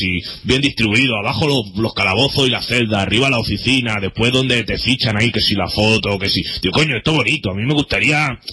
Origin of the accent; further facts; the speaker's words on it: Catalonia, Spain; Y yo, coño, que soy catalán y yo uso los pronombres.